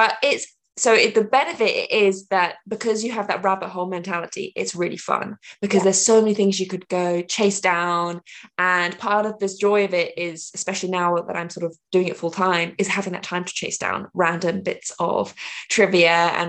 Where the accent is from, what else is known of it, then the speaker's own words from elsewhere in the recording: South West England, United Kingdom; now in London, United Kingdom; I'm from London, England. Well, I live in London, England. I'm from Dorset, England.